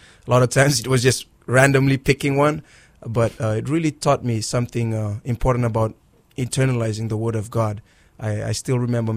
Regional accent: Fiji; Growing up in Fiji, there is a great sense of family, everybody's family.

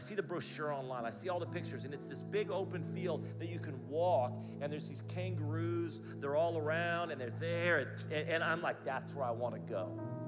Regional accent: United States; now in Australia; As American, Australia is kangaroos.

